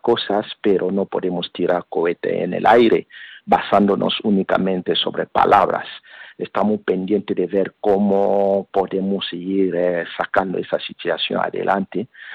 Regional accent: DR Congo; moved away; yo soy de la República Democrática del Congo y me vi obligado de dejar mi país por la guerra precisamente del coltán

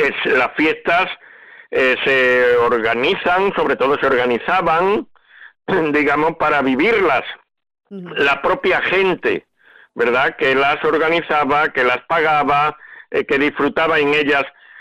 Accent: Andalusia, Spain; participando como andaluz en nuestras fiestas

